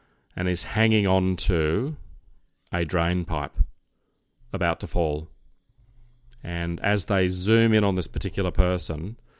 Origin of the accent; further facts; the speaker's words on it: Crows Nest, New South Wales, Australia; born there; at the Mater, which is the hospital I was born in Crow's Nest, just up from North Sydney Police Station.